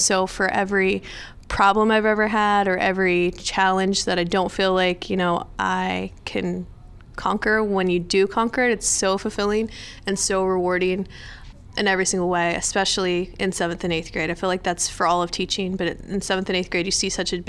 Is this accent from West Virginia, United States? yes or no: yes; Fairmont, West Virginia, United States; I moved to a smaller college called Fairmont State University, which is actually in my hometown.